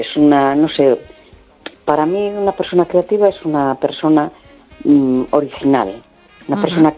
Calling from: A Coruña, Galicia, Spain; de La Coruña.

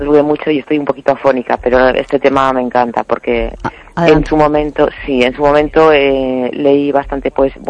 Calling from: A Coruña, Galicia, Spain; de La Coruña.

